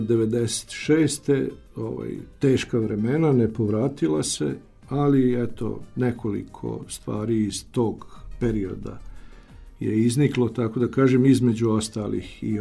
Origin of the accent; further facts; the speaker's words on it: Novo Miloševo, Vojvodina, Serbia; also born or lived in Beodra; ja sam poreklom Karlovčan iz Novog Miloševa, a rođen sam u Beodri i uvek naglasim da me priznajedu i jedni i drugi. I živim u Novom Miloševu